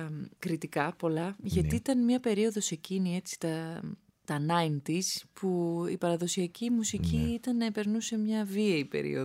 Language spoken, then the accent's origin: Greek; Chania, Crete, Greece; Η καταγωγή μου είναι από τα Χανιά, το Ρέθυμνο και το Ηράκλειο, αλλά εγώ μεγάλωσα, έζησα, δηλαδή το σχολείο μου ήταν στα Χανιά. Παρ' όλα αυτά, στη Νότια Κρήτη κάθε καλοκαίρι, στο χωριό μου, δηλαδή είμαι παιδί της φύσης